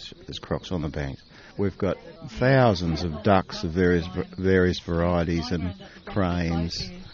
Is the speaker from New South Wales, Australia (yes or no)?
yes; New South Wales, Australia; from Hawkesbury area down near Sydney.